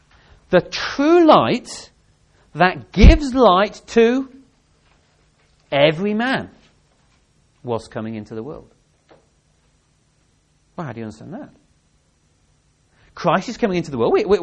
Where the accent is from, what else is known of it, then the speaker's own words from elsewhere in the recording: England, United Kingdom; because I'm an Englishman.